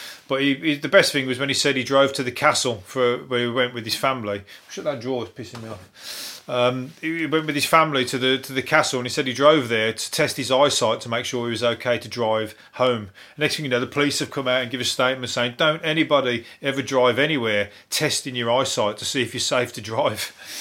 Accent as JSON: {"language": "English", "town": "Birmingham", "region": "West Midlands", "country": "United Kingdom", "said": "And I'm from Birmingham, and I hate going to that because I miss my turning so often."}